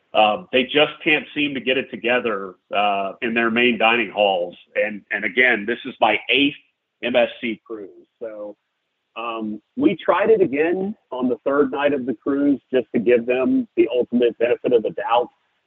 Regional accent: Louisiana, United States; And you know, I grew up in Louisiana, so I just love food.

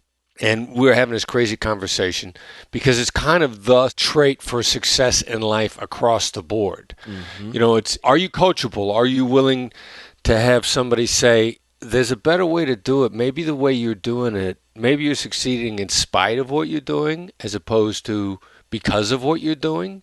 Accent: Iowa, United States; I come from this Midwestern blue-collar background, small town in Iowa, where, and I know my accent doesn't sound like a small town in Iowa

